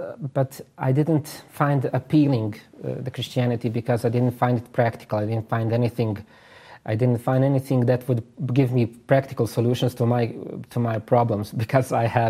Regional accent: Kozarska Dubica, Republika Srpska, Bosnia & Herzegovina; people in Bosnia, even now, they don't have luxury of these things. And even tonight, last night, in my hometown, Dubica, the Bosniaks came to, they are called povratnici.

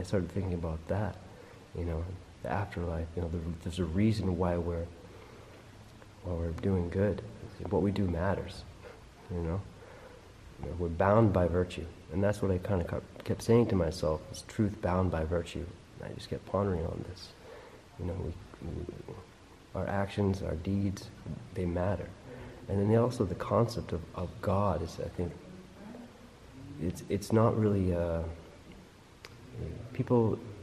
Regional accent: Massachusetts, United States; I'm from Massachusetts, so it's a lot of Catholics there. It's a lot of Irish Catholics, but my family wasn't Catholic.

